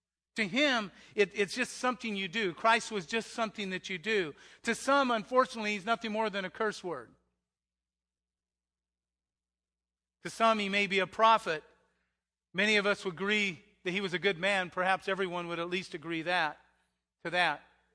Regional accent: Arizona, United States; I'm from Arizona, and having been raised in Arizona, it was Sedona, the Red Rock country.

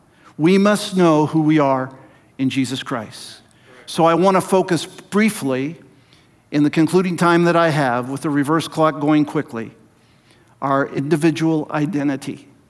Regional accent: Walla Walla, Washington, United States; born there; But I said … I was born on August 22nd, 1951 in Walla Walla, Washington.

